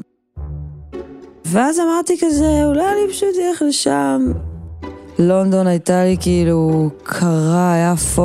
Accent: Jaffa, Tel Aviv District, Israel; אני יוצרת וזמרת וכותבת, אני בת 25, אני מיפו. תראה, יפו הייתה מאוד מאוד שונה כשאני גדלתי שם

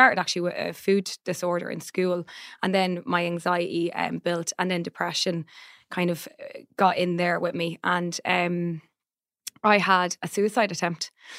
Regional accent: Ireland; And as an Irish person, as we do, I felt bad for them.

